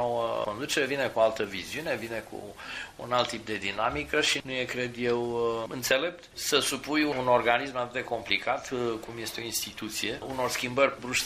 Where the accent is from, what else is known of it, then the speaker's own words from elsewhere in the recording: Romania; also born or lived in Netherlands; Da, sunt român, vin din România, nu vă convine, asta e. Ceea ce privește experiența pe care am adus aici din Olanda, da, este o experiență foarte bogată.